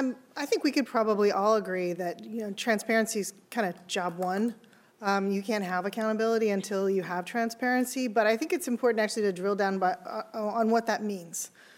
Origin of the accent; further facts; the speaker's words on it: California, United States; the study that I think actually was in my home state of California